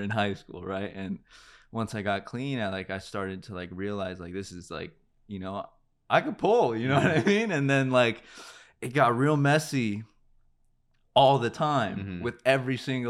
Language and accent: English; Santa Clarita, California, United States; also born or lived in Panorama City; So I'm from, so I was born in Panorama City, and I lived in the La Brea Tar Pits for a couple of years, but I really established like who I was in Santa Clarita, right?